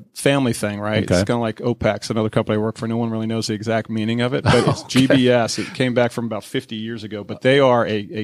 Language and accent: English; New York City, New York, United States; They started off, oddly enough, we're all from New York City.